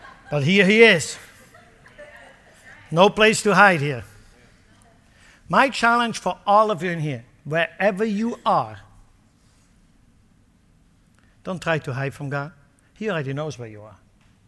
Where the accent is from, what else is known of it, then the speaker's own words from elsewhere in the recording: Switzerland; now in United States; I grew up in Switzerland.